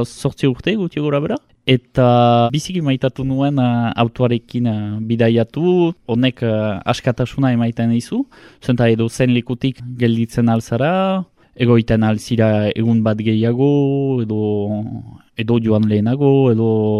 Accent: Hasparren, Nouvelle-Aquitaine, France; Azparnekoa naiz, Azketakoa

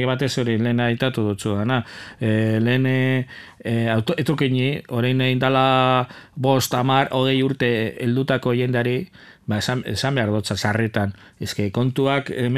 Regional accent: Bilbao, Basque Country, Spain; now in Laudio, Spain; bilbotarra naizela jaiotzez, nire bizitzaren ba, zati ondiena dero mondotela Bilboen bizitzen, baina azkenengo sei urteak edo ba, laudion

